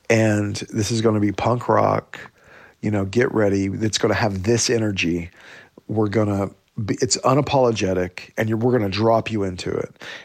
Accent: Oklahoma, United States; You know, growing up in Indian Territory, Oklahoma.

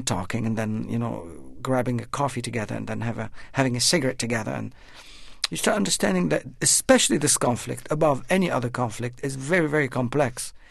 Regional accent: Beirut, Beirut Governorate, Lebanon; moved away as an adult; now in United States; I grew up in Beirut. I lived through many battles. The 1973, I was young, and 1982, the Israeli invasions, and 2006 between Hezbollah and Israel. And before I emigrated to the States in 83

